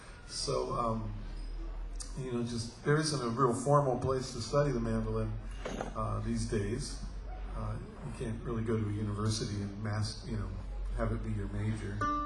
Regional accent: Florida, United States; I come from Florida. Hey, I grew up down here.

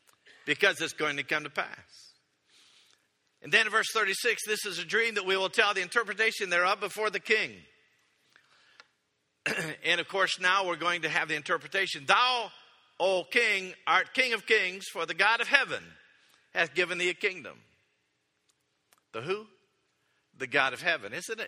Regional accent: Austin, Texas, United States; Now, I'm from Austin, so I had to make sure people realized that he ate grass, didn't smoke it.

